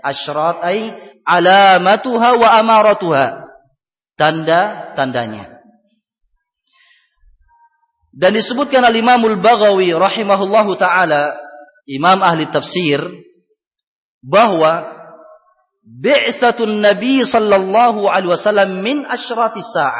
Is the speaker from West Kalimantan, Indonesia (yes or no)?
no; Pagerungan Kecil, East Java, Indonesia; born there; Saya terlahir di daerah Pulau Sapeken, tepatnya di Desa Pagerungan Kecil yang merupakan bagian dari wilayah Kabupaten Sumenep, Madura, Jawa Timur.